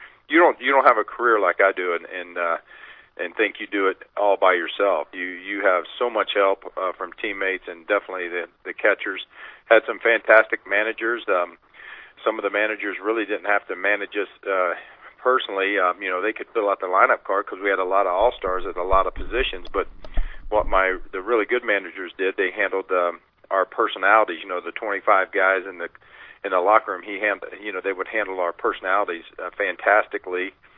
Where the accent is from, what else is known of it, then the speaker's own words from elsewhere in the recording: Houston, Texas, United States; I was you know, really happy that I decided to play three wonderful years in my hometown here in Houston.